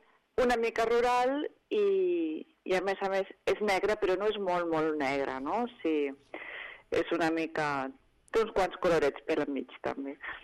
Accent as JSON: {"language": "Catalan", "town": "Barcelona", "region": "Catalonia", "country": "Spain", "tie": "born there", "said": "jo soc nascuda a Barcelona"}